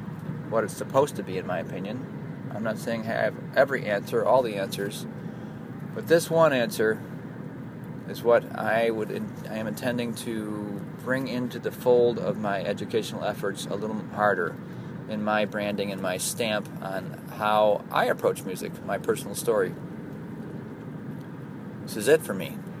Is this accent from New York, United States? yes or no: yes; Buffalo, New York, United States; a harmonica virtuoso from my hometown of Buffalo.